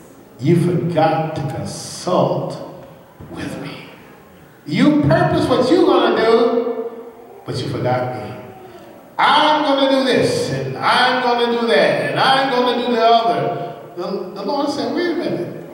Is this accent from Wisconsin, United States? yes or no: no; Atlanta, Georgia, United States; I grew up in Atlanta, in my neighborhood. Most of my family know my neighborhood.